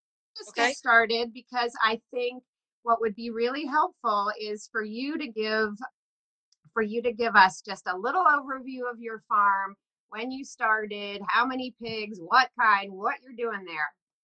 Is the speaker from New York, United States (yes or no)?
no; North Carolina, United States; I grew up in North Carolina, so.